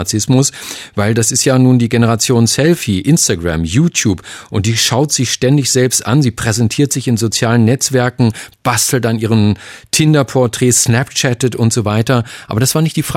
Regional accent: West Germany, Germany; ältere Westdeutsche, so wie ich

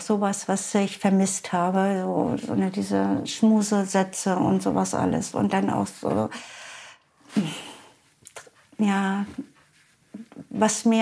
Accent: Mecklenburg-Vorpommern, Germany; Ich bin 66 Jahre alt. Ich bin in der DDR geboren und aufgewachsen.

